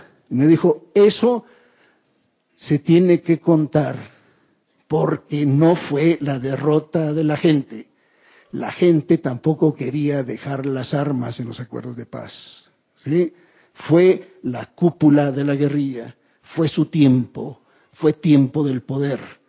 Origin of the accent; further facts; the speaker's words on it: Guatemala; se puede producir hasta cierto punto lo que se produjo en mi país. Yo soy guatemalteco.